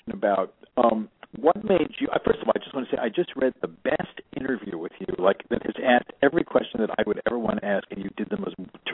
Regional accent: New York, United States; I grew up in New York, which was like I thank my parents for that all the time. But I also didn't grow up in the city. I grew up just outside the city.

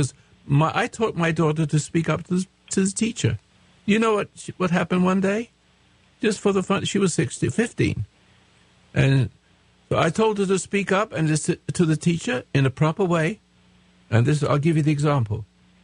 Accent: England, United Kingdom; I'm an Englishman, so we didn't get certificates and things like

